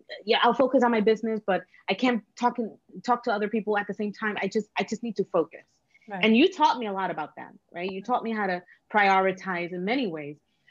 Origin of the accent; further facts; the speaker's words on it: New York, United States; We're from New York. We have bodegas.